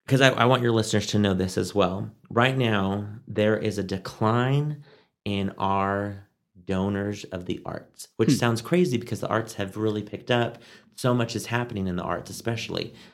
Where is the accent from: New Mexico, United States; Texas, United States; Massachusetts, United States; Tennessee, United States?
Texas, United States; Amarillo; And every time I say I'm from Amarillo, Texas, every time they say, oh, I drove through there once.